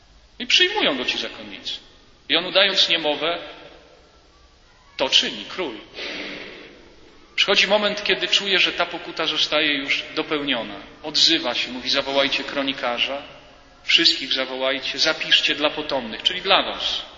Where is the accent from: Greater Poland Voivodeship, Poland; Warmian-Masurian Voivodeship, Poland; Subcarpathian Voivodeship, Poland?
Subcarpathian Voivodeship, Poland; Ja pochodzę z archidiecezji przemyskiej.